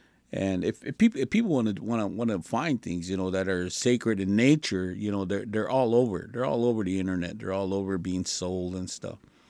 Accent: United States; I grew up on a Standing Rock Reservation.

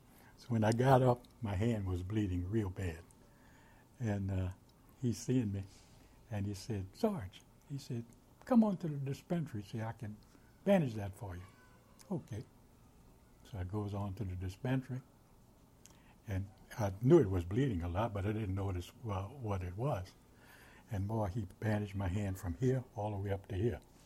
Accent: Garyville, Louisiana, United States; I'm from Garyville, Louisiana.

